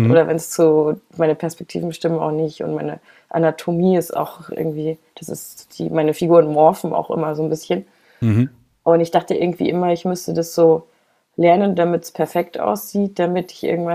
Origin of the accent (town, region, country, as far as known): Munich, Bavaria, Germany; born or raised there; also born or lived in Vienna